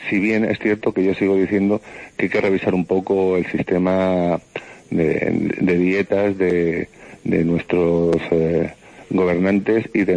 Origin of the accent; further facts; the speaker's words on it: Canary Islands, Spain; ser canarión que ser chicharrero, que ser de Isla Menor, que fuera de aquí todo el mundo se siente canario y nos tratan como canarios.